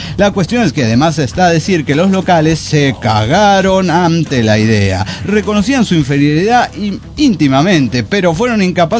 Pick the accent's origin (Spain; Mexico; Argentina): Mexico; Oaxaca; como buen oaxaqueño, vengo a hacerla de pedo